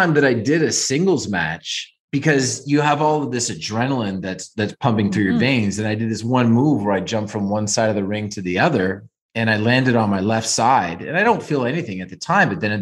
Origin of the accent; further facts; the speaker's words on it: Toronto, Ontario, Canada; I'm from Toronto.